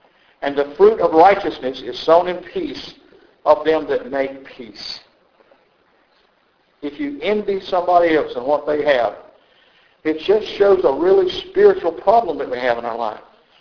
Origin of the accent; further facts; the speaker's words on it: the South, United States; I like being a Southerner, okay? I don't make no apology for it at all. We call it Southern hospitality. We call it Southern mannerisms and so forth.